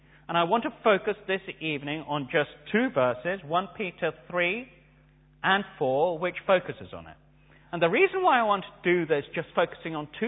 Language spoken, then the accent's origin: English; India; born there; I was born to Indian Parsi parents, and therefore I am, racially speaking, an Indian. I was born in India, therefore I became an Indian citizen.